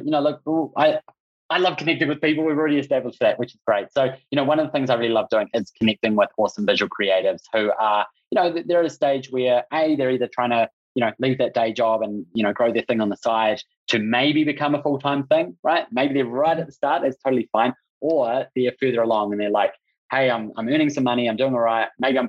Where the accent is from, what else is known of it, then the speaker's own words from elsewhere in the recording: New Zealand; Well, I'm from New Zealand, but right now we don't have any New Zealand Kiwi clients on the program, but I don't spend a lot of time in New Zealand